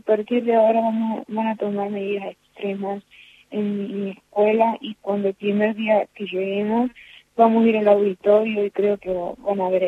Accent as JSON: {"language": "Spanish", "region": "Córdoba", "country": "Argentina", "tie": "born or raised there", "moved": "yes", "lives_now": "United States", "said": "No, yo nací en Estados Unidos, pero me crié en Córdoba."}